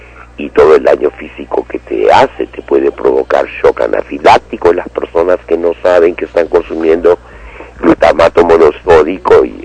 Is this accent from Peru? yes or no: yes; Peru; todos los nacidos en el Perú somos peruanos por igual.